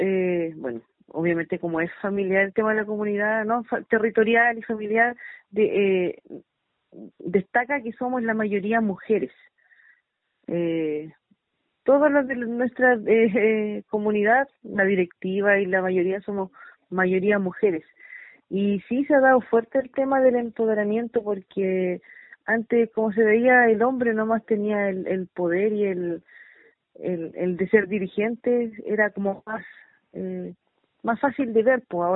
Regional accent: Los Sauces, Araucanía, Chile; yo soy de acá, de Los Sauces, Queuque, sector Queuque, que es el territorio donde vivo. Mi comunidad, el Lof Antileo de Juan Antileo Liempi, en la cual yo soy la presidenta acá

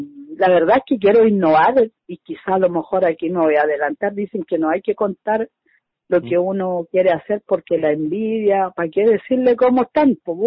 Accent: Purén, Araucanía, Chile; yo soy de Purén, estoy aquí en Purén, o sea, no en la ciudad, sino en la comunidad.

